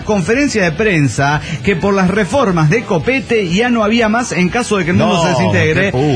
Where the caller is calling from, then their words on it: Tultitlán, State of Mexico, Mexico; Hola, ¿cómo están? … monitorista de Tutitlán.